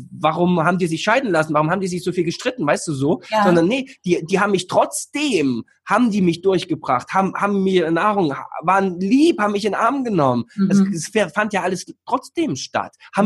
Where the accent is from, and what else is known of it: East Germany, Germany